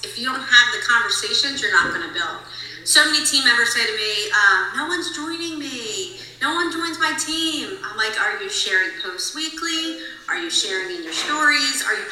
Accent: Philadelphia, Pennsylvania, United States; we're different from Midwest people, us Philly people, so us East Coast people.

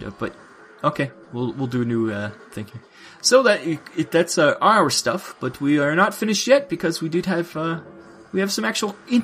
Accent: Canada; We just don't know. We're Canadian.

